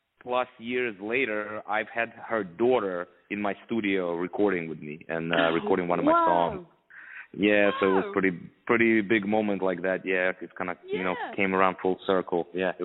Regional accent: Ukraine; I'm from Ukraine originally, so this was a big

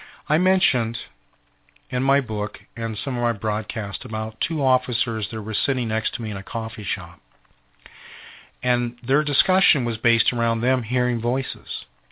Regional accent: Tempe, Arizona, United States; also born or lived in Mesa, United States; I was raised in Tempe. I lived a great deal of my years in Mesa.

